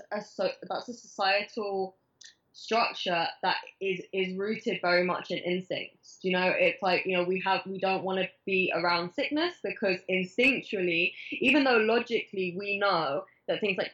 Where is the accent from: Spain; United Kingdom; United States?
Spain; I grew up in Spain.